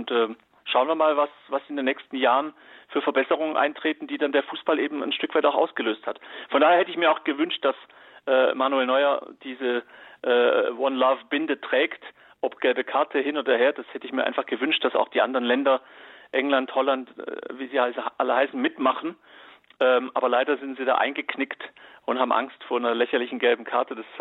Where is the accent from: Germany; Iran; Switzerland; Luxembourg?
Iran; ich bin Iraner, also 100% Iraner. Meine Eltern kommen beide aus Teheran.